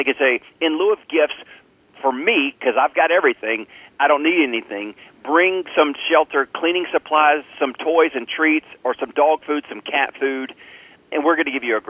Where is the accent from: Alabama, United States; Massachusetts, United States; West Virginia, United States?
Alabama, United States; growing up in Southeast Alabama, in a town where there were just giving opportunities